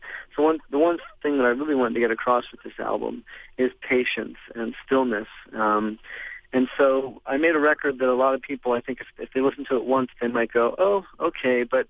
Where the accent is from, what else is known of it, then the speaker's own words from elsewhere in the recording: Lancaster, Pennsylvania, United States; I have to say, I'm very lucky with my upbringing. I was raised Mennonite in Lancaster, and the Mennonite Anabaptists, you know, they're very peaceful people and very simple and very earnest and kind and forgiving.